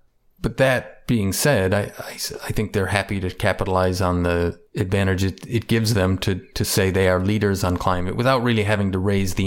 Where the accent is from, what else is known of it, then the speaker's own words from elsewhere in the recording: Chicago, Illinois, United States; I tell people I'm from Chicago. I'm a Cubs fan.